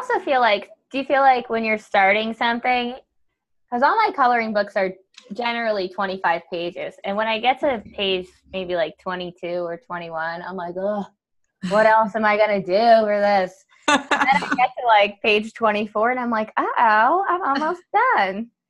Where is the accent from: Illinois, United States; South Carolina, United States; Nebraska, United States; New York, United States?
New York, United States; Staten Island; So like I am from Staten Island, but I'm not even really, because I never lived anywhere longer than 2 years before I was 12 years old. I lived in 4 different states, 10 different houses, and I went to 13 different schools before I was 12.